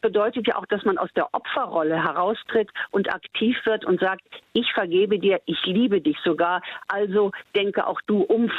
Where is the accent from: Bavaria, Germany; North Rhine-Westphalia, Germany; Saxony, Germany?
North Rhine-Westphalia, Germany; Bonn; auch nicht weit von Bonn, wo ich aufgewachsen bin.